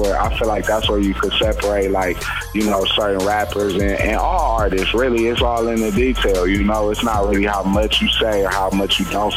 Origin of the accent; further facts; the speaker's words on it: Los Angeles, California, United States; I'm from L.A., man. I'm out of L.A. You know, Lamar Park, that's my little neighborhood.